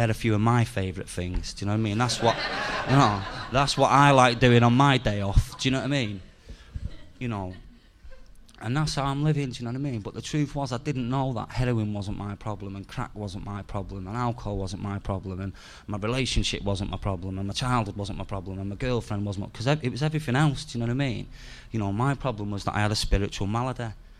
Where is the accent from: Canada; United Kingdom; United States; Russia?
United Kingdom; Salford, North West England; where I come from Salford, and Salford's like Bermondsey, yeah? Except it kind of rains more, and we've got a better football team.